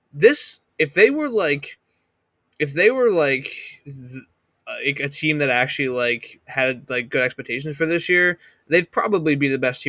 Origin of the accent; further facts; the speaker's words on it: New York, United States; I mean, I am from Western New York, born and raised, and so I have a bunch of family in Wisconsin, in Green Bay. I grew up visiting there every summer, so that's kind of where I got the Packers fandom.